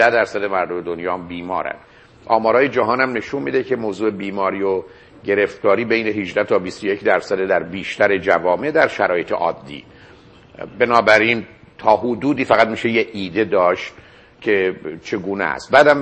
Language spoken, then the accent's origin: Persian; Iran; من به عنوان یه ایرانی،